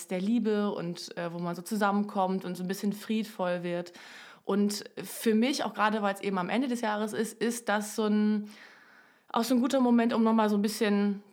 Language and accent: German; Fisbeck, Lower Saxony, Germany; was es mit einer großen, großen Neuerung in meiner Heimatgemeinde Fisbeck auf sich hatte.